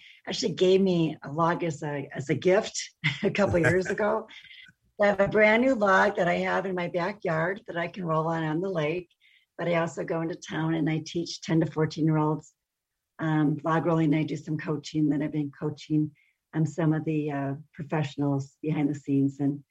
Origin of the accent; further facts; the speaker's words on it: Hayward, Wisconsin, United States; I grew up in Hayward, Wisconsin, which is home to the World Lumberjack Championships, and that's the log rolling part of me.